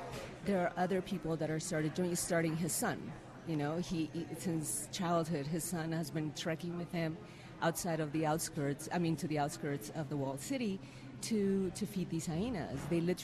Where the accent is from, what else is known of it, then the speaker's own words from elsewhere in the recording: Harar, Harari, Ethiopia; And I grew up in Harar. And this is pre-TV and this and that.